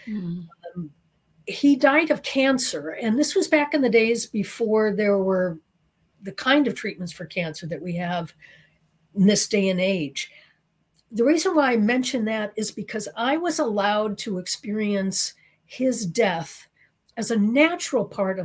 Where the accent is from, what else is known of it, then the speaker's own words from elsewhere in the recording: Chicago, Illinois, United States; grew up in Chicago in the early 1950s. I'm adopted.